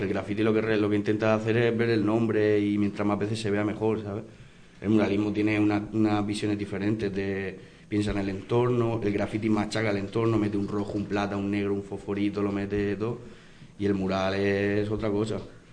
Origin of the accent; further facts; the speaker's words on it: Valencian Community, Spain; yo que vengo de Valencia, como que, bueno, en verdad no soy de Valencia, soy del sur de Alicante